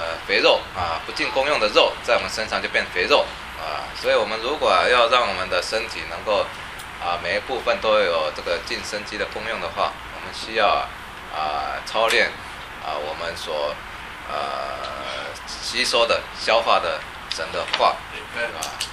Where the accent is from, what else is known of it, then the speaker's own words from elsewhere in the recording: China; 我们中国人很讲究吃